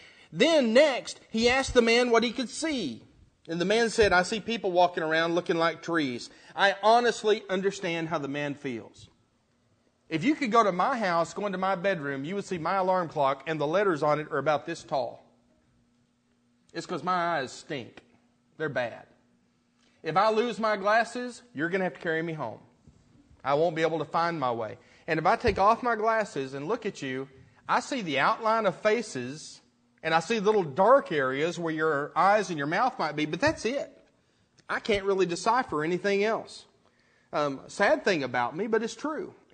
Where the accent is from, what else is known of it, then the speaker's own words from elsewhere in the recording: Lubbock, Texas, United States; Now, of course, I'm from Lubbock, Texas, so I can only imagine what trees look like.